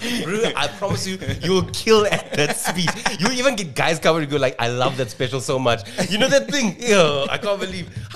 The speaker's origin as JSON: {"language": "English", "town": "Cape Town", "region": "Western Cape", "country": "South Africa", "said": "Because I was from Cape Town, but he doesn't have an accent, right?"}